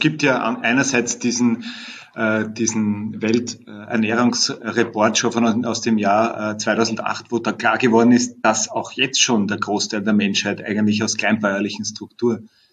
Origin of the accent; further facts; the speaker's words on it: Vienna, Austria; Ich komme aus Wien.